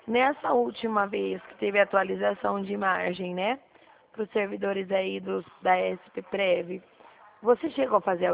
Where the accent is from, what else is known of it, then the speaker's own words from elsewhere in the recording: Presidente Prudente, São Paulo, Brazil; Cidade de Presidente Prudente.